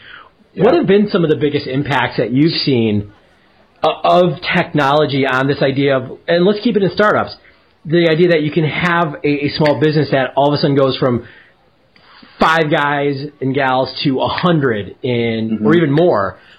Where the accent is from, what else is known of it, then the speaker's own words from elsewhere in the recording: Milwaukee, Wisconsin, United States; It's a coffee stout from Lakefront Brewery in Milwaukee. I had to represent for my hometown today.